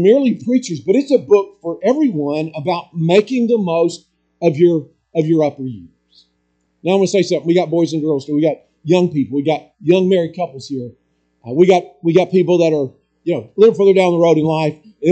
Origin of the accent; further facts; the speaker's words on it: Alabama, United States; I grew up in North Alabama. Chattanooga was not far away.